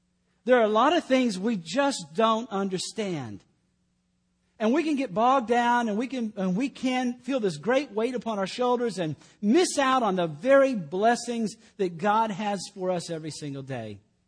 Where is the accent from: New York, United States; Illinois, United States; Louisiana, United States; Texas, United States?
Texas, United States; Killeen; And in Killeen, where I'm back in my hometown, and we're going to do that.